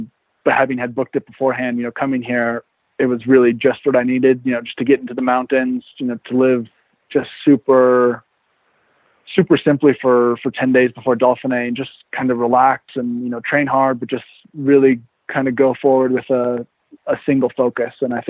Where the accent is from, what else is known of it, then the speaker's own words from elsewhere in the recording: Oregon, United States; I grew up in Oregon in the mountains.